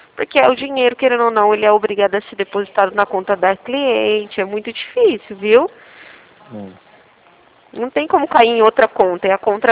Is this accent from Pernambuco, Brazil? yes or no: no; Presidente Prudente, São Paulo, Brazil; Que eu sou de Presidente Prudente, né?